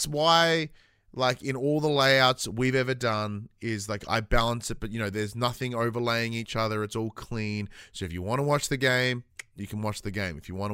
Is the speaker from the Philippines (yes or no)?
no; Traralgon, Victoria, Australia; moved away as an adult; I have now lived away from my hometown longer than I lived in it. Because I did 18 years in Traralgon, and it's been 18 years since I left, because I'm 36.